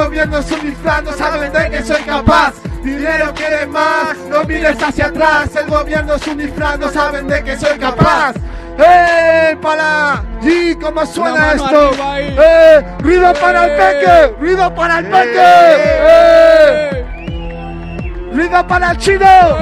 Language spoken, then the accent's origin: Spanish; Morocco; ¿sabes? Soy marroquí.